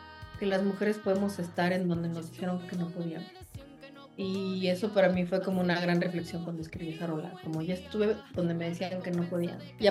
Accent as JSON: {"language": "Spanish", "region": "Puebla", "country": "Mexico", "tie": "born there", "said": "yo nací en Puebla, en Mayorazgo, güey, así en un barrio de periferia del sur."}